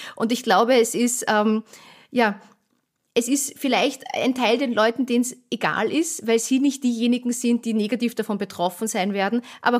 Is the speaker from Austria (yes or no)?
yes; Austria; aber ich bin ja Österreicherin.